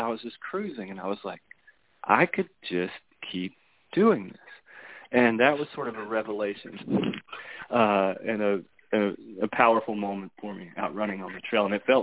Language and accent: English; North Carolina, United States; Like I said, I'm from Western North Carolina. I grew up in the foothills of the mountains.